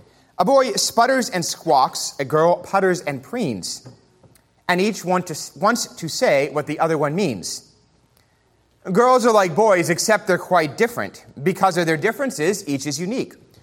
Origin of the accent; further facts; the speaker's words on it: New York City, New York, United States; And since we grew up in New York City. I talked to them about this last week. Since we lived in New York City, we had a pretty small apartment.